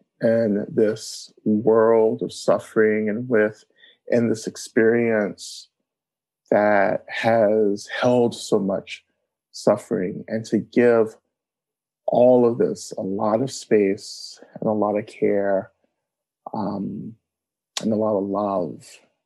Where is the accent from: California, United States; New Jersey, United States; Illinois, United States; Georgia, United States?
Georgia, United States; And I grew up in Georgia, and I grew up in North Georgia on Cherokee and Creek land, and growing up being kind of like seeped in the history of liberation struggle in the South, you know.